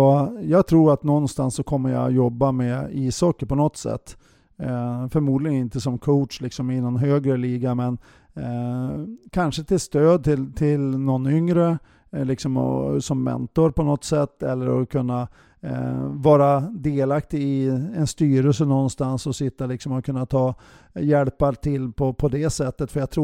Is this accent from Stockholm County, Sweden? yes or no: no; Bjästa, Västernorrland County, Sweden; eftersom jag är från Övik eller från Bjästa då